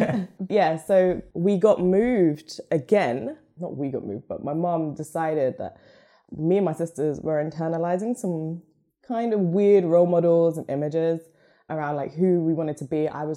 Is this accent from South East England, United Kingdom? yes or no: no; Luton, East of England, United Kingdom; born there; So I was born in Luton, a little stain outside of London.